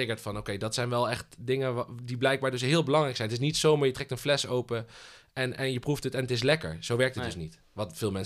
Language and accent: Dutch; Wijchen, Gelderland, Netherlands; also born or lived in Bologna / Antwerpen; Ja, ik kom uit het mooie Wijchen, onder de rook van Nijmegen. Geboren en getogen en heel mijn leven daar gewoond. Met een klein uitstapje naar Bologna en een klein uitstapje naar Antwerpen.